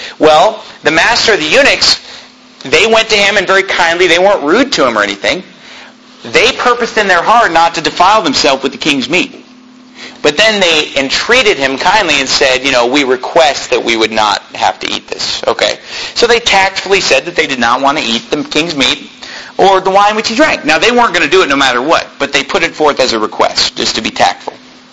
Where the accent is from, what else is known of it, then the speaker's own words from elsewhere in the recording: Sacramento, California, United States; I'm from Sacramento, California, which is about an hour away, hour and a half away.